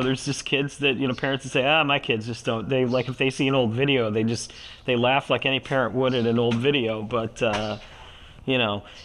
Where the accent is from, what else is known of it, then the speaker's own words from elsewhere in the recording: Rochester, New York, United States; I said, man … I grew up in Rochester. How would I not want to interview … ? I mean, in this city, we've always loved you.